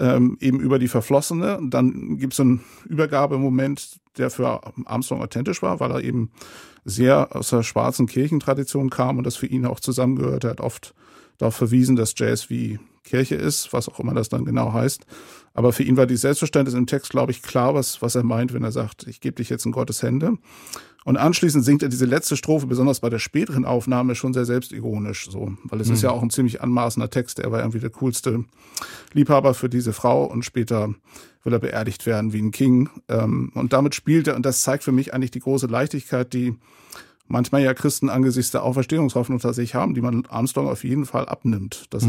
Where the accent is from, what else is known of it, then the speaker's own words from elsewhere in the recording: Northern Germany, Germany; am Meer sitzen, was ich als Norddeutscher sehr schätze